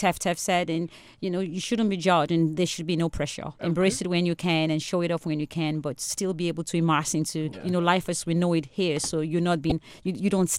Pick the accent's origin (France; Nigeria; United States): Nigeria; So I think as Africans, we put a lot of pressure on us, like, yay, I'm from Nigeria, have the big headgear.